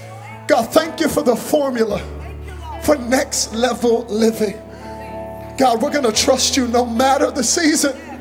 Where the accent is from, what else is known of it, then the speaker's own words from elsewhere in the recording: Dallas, Texas, United States; But I'm from Dallas, and y'all get a little bit of it here in Oklahoma.